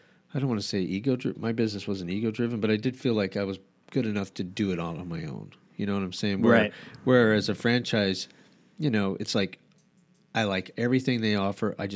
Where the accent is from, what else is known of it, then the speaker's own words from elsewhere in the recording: Albuquerque, New Mexico, United States; also born or lived in San Diego; now in Rehoboth, United States; I grew up in Albuquerque. I moved here from San Diego.